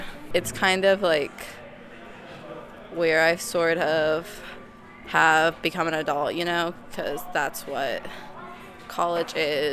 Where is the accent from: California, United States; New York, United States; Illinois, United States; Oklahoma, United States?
California, United States; Los Angeles; Well, I'm from Los Angeles, so it's very different here than there.